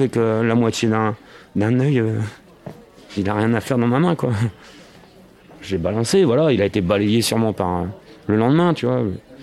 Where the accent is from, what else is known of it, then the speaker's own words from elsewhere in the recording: Hauts-de-France, France; je suis un petit picard comme vous le voyez, j'ai 37 ans.